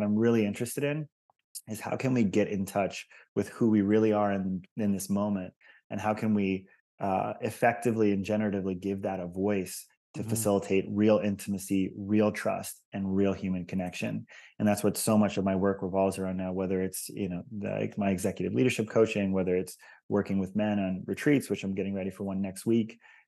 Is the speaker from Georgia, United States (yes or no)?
no; Hawaii, United States; I struggled significantly with social anxiety and shyness and loneliness growing up in Hawaii for most of my formative years.